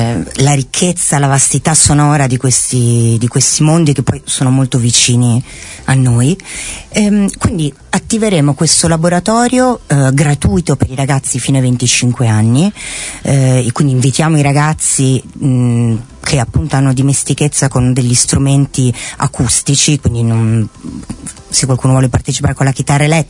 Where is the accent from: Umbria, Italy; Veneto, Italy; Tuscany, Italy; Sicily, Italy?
Veneto, Italy; Venice; Io sono veneziana, quindi i Balcani per noi hanno sempre rappresentato uno sfogo naturale